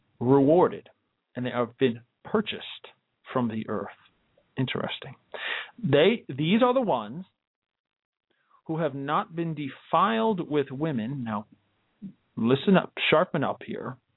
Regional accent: Delaware, United States; Great conservative here in my home state of Delaware.

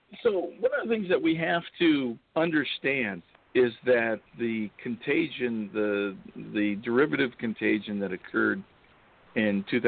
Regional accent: California, United States; For instance, Larry, you mentioned I'm from California, lived there a good number of years, even though I escaped when I joined the military.

